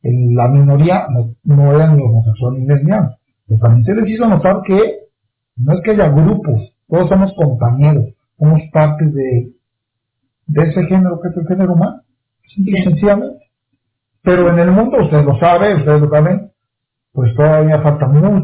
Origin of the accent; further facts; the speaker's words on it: Veracruz, Mexico; Le digo, porque mi tierra era veracruzana.